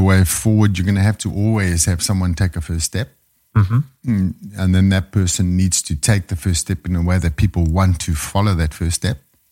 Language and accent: English; South Africa; moved away; I'm originally from South Africa. So born, bred there, grew up there